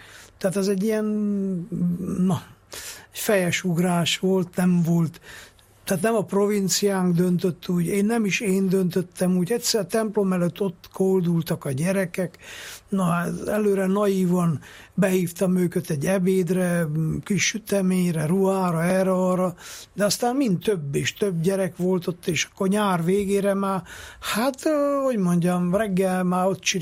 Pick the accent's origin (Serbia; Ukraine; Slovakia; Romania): Romania; Miercurea Ciuc, Harghita; mondjuk én Csíkszeredában nőttem fel, nagyon sokat jártam Csíksomjóra